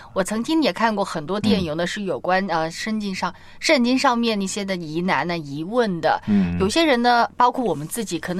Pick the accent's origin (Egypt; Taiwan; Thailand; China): China; 特别是我们中国人很避讳的一个主题或者一个话题就是死亡嘛